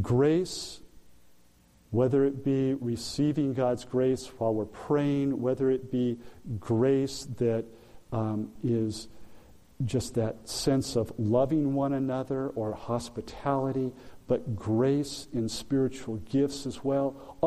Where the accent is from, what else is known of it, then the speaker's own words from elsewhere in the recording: Arcadia, California, United States; it's in Arcadia, the town I grew up in.